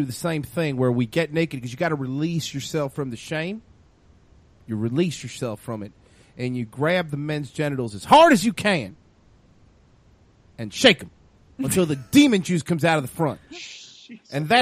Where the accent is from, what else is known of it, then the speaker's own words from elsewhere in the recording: Biloxi, Mississippi, United States; I'm from Biloxi, Mississippi, not from Alabama.